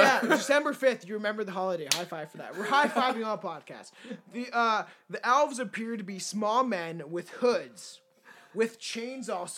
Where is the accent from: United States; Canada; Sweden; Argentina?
Canada; I'm Canadian.